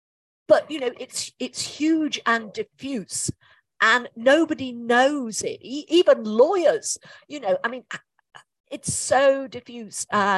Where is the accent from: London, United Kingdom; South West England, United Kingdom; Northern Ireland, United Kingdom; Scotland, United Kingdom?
Scotland, United Kingdom; I don't really want my country of origin to disaggregate